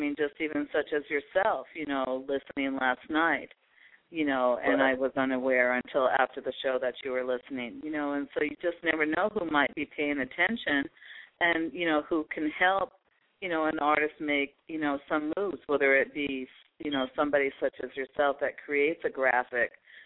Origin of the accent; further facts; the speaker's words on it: Baltimore, Maryland, United States; Baltimore. And it's like, do I step up and continue to try to create these avenues for the people in my hometown to be heard in places they're not being heard?